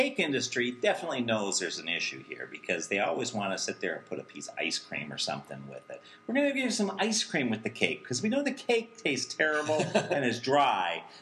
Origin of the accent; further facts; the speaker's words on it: Detroit, Michigan, United States; Is we're from Detroit